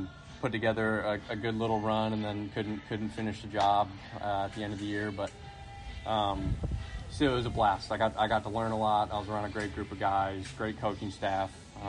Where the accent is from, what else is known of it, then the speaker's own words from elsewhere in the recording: Detroit, Michigan, United States; Growing up in Detroit, we kind of – it's quite a bit.